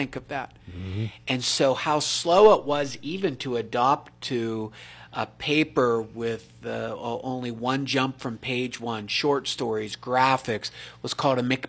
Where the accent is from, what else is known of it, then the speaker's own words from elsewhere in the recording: Ellwood City, Pennsylvania, United States; my picture-perfect life growing up in Elwood City would have been living in a development, 2.9 kids, two cars, going to the mall.